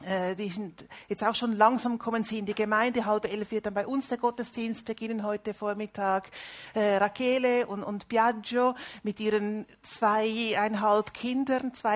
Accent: Zurich, Switzerland; moved away as an adult; now in Italy; Ursprünglich komme ich aus dem Zürcher Oberland, bin in Zürich geboren und dann im Zürichgebiet aufgewachsen. Seit 1994 wohne ich in Italien

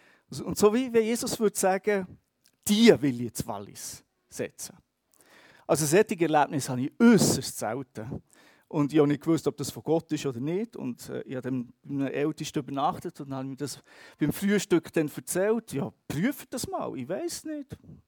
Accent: Vorarlberg, Austria; wo ich herkomme, als Vorarlberger

